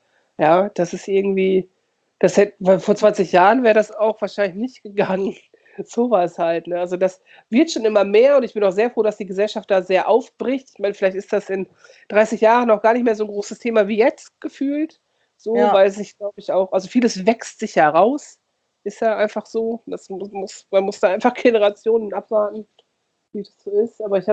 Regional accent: Munich, Bavaria, Germany; Ja, aus München.

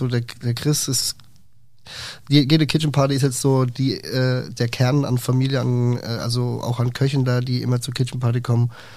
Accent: Rhön, Germany; now in Würzburg, Germany; Und ich komme aus der Rhön, da ist jetzt von der Gastronomie her nicht so das gewesen, wo ich mich wohlgefühlt hätte an der Arbeit. Und so bin ich nach Würzburg gekommen, 2020

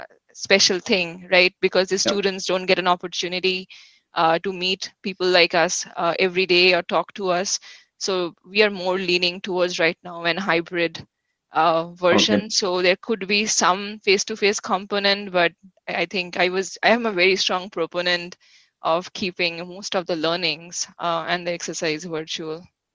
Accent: India; So I'm from India myself.

